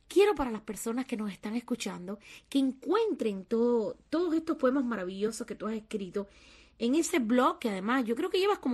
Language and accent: Spanish; Cuba; moved away; Y eso es lo que aspiramos todos los cubanos que estamos fuera. Y es muy difícil, a pesar de llevar tantos años fuera, cuando tú te sientes cubano de verdad, que no te duela Cuba.